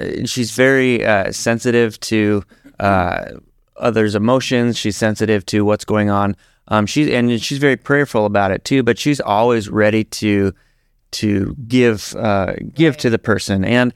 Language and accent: English; Denver, Colorado, United States; I came from Denver, Colorado, and it's becoming more and more of an issue there as well.